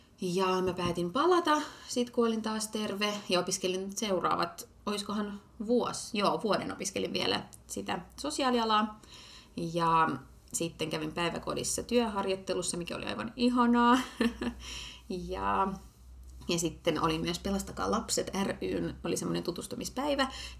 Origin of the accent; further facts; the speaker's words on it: Ukraine; now in Finland; kun mä oon tosiaan Ukrainasta kotoisin